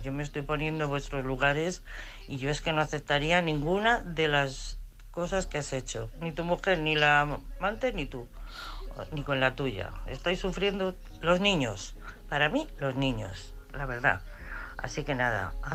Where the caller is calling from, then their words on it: Madrid, Community of Madrid, Spain; de Madrid.